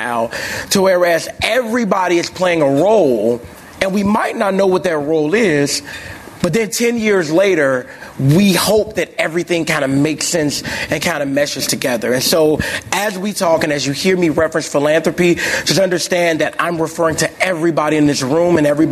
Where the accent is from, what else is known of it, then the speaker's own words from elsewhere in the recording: Chicago, Illinois, United States; And the last thing is, as a Chicagoan, I think that, you know, after COVID and, of course, the last few years